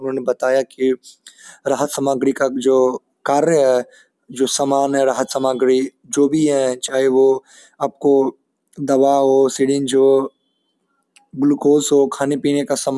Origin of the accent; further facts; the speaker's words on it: Darbhanga, Bihar, India; जो ये जिला में बहुत ज़्यादा तबाही है, उनके नाम है दरभंगा, जो कि मेरा अपना घर है